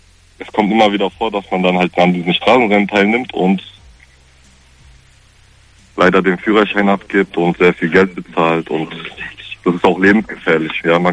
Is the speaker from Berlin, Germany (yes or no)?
no; Rüsselsheim, Hesse, Germany; Also ich komme ja aus Rüsselsheim, vielleicht haben Sie schon gehört, das ist ja eine asoziale Stadt hier ein bisschen.